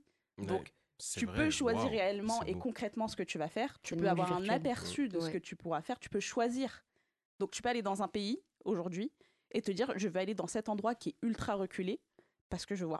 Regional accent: Morocco; Moi, je suis marocaine. Je suis du sud du Maroc.

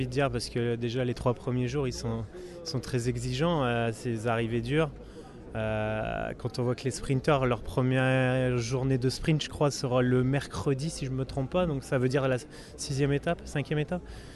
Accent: Hauts-de-France, France; je suis natif du Nord, donc dans le Nord de la France

